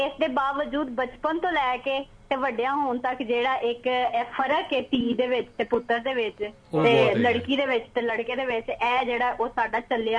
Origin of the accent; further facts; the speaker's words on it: Multan, Punjab, Pakistan; ਮੈਂ ਮੁਲਤਾਨ, ਮੇਰਾ ਤਾਲੁਕ ਮੁਲਤਾਨ